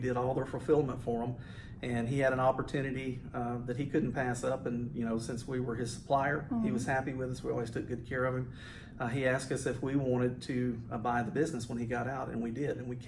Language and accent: English; Humble, Texas, United States; I've been in the print imaging industry for about 27 years. I live here locally. I was born and raised in the Humble, Texas area.